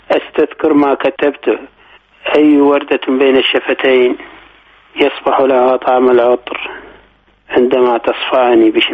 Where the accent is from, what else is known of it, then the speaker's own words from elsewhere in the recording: Iraq; أنا لأني جنوبي